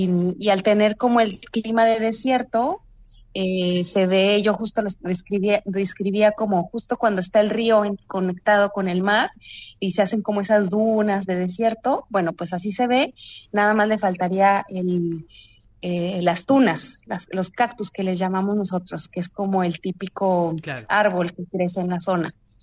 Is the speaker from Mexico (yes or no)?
yes; Mexico; Creo que no es tan picante como nos hacen fama.